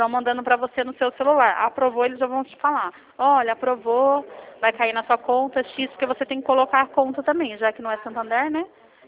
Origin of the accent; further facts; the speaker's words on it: Campinas, São Paulo, Brazil; Nós somos do interior de São Paulo, Campinas.